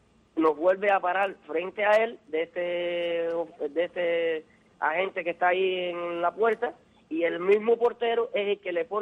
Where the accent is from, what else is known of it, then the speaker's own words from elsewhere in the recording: Cuba; solamente somos cubanos.